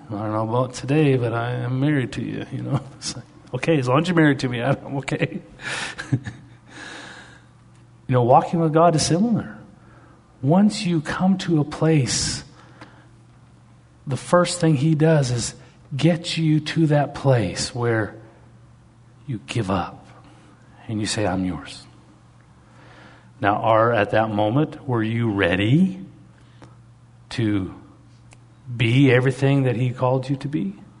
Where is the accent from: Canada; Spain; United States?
Canada; And I'm Canadian.